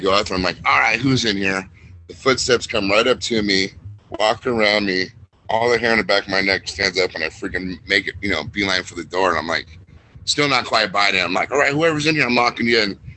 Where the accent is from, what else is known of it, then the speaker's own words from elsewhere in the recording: North Hollywood, California, United States; also born or lived in Shawnee Mission; I was born in Shawnee Mission, Kansas, but I grew up in North Hollywood.